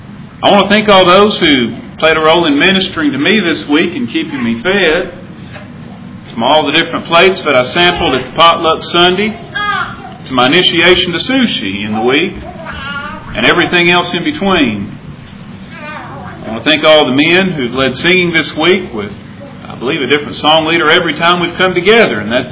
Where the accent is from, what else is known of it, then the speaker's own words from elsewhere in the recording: Columbia, United States; Being born and raised in Columbia, I've known of the Smalleys when they lived in town.